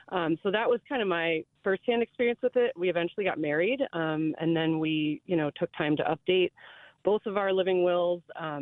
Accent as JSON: {"language": "English", "region": "Illinois", "country": "United States", "tie": "born or raised there", "lives_now": "Wisconsin, United States", "said": "So I grew up in Illinois. I actually currently live in Wisconsin, but I'm just down here in Illinois helping out family this weekend."}